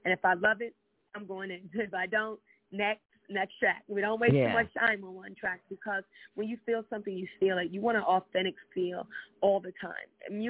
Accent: East Coast, United States; I'm from the East Coast, so, I got to represent that.

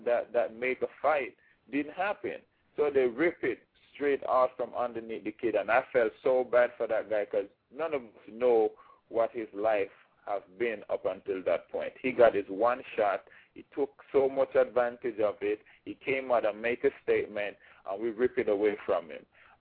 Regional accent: Jamaica; Again, I'm from Jamaica.

